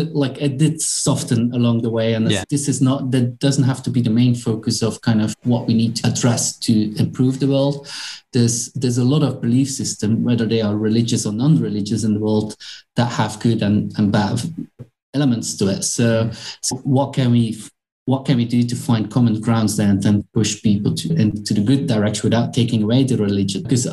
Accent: Belgium; I'm originally from Belgium, right? And Belgium is a pretty Christian country.

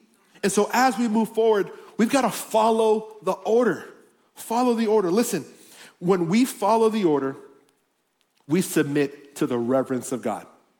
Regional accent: Miami, Florida, United States; You know, I'm from Miami. I grew up in Miami, and in Miami, there's like a little walk that you have

